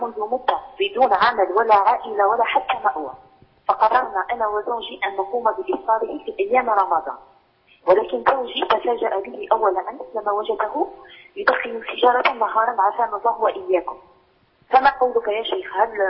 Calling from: Algeria; عندنا في الجزائر

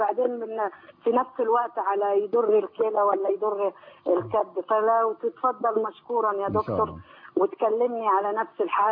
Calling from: Saudi Arabia; انا بتكلم من السعوديه، وانا بتعالج في جده عند دكتور

